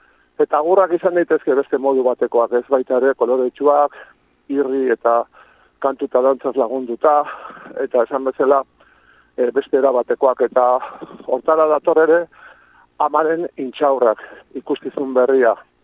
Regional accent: Lasarte-Oria, Basque Country, Spain; justo atzo, Lasarte Orrian, gure herrian, ba, ikasolan da eskolan, ibilin nintzen

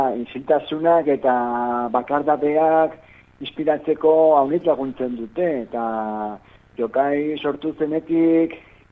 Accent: Bera, Navarre, Spain; born there; also born or lived in Catalonia; Bai, bai, beran jaio nintzen, Odola Baztandarra eta Formakuntza Katalunian.

